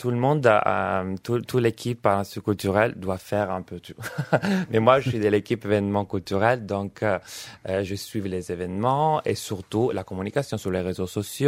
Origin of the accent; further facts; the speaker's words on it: Chioggia, Veneto, Italy; accent: Italian; Accent italien, oui. Je suis de Venise, de Chioggia.